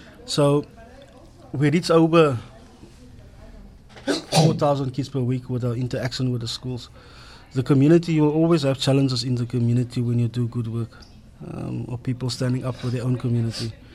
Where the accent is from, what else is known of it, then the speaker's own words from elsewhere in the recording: Heideveld, Western Cape, South Africa; born there; as you mentioned, I was born in Heideveld